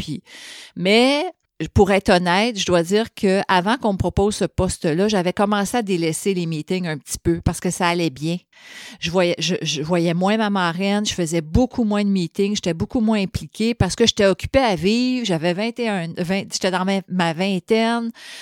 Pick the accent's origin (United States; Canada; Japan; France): Canada; Laval, Quebec; also born or lived in Sainte-Thérèse; Moi, je viens de Laval-Ouest, là, fait que, puis de Sainte-Thérèse, j'ai rien contre ces deux places-là, je viens de là